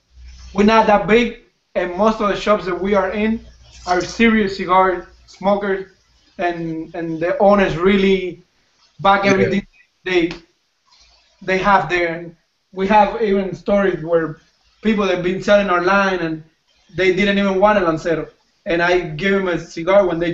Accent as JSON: {"language": "English", "country": "Cuba", "tie": "born or raised there", "said": "I just hated growing up in Cuba."}